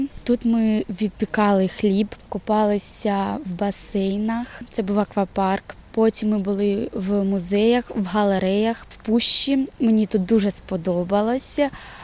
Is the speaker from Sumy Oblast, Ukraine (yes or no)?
yes; Buryn, Sumy Oblast, Ukraine; я з України, з міста Буринь. Я вчусь в 9 класі